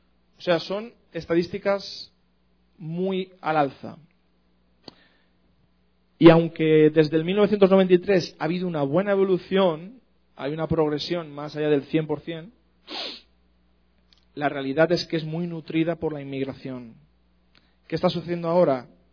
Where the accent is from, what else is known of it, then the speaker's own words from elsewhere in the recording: Manresa, Catalonia, Spain; Bueno, nosotros somos de Manresa.